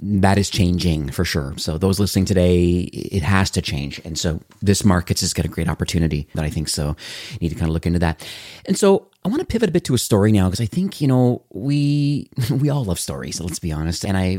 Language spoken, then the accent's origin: English; Canada; And, you know, we're Canadian. I'm the same way.